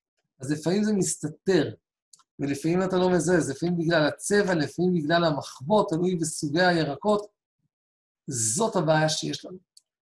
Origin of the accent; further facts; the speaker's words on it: Tel Aviv, Tel Aviv District, Israel; אני בדקתי את זה בתור נער תל אביבי